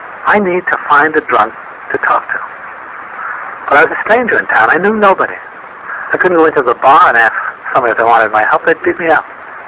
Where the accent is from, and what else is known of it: Vermont, United States; born or raised there